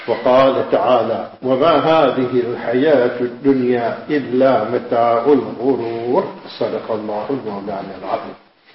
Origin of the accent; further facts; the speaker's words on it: South Africa; born there; We are Indian people. We came from India, our forefathers. We are born in South Africa, but our forefathers came from India to South Africa for greener pastures, more to earn more dunya, for a better lifestyle.